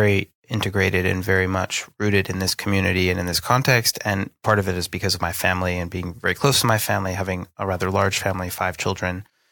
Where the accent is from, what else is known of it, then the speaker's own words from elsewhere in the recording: Northeast, United States; at least in the place that I grew up in the Northeast